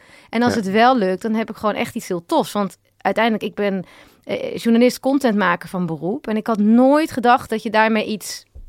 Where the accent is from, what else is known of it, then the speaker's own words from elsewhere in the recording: Netherlands; Dus gewoon echt best wel een hele gemiddelde Nederlander.